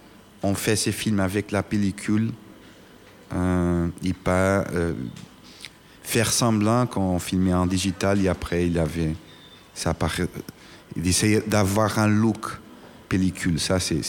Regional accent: Portugal; moi, je suis portugais, j'habite pas à Los Angeles

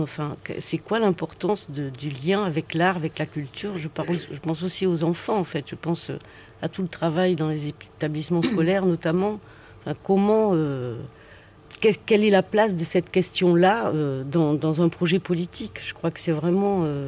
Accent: Paris, Île-de-France, France; On vient de Paris, donc c'est qui ces Parisiens qui viennent s'installer là.

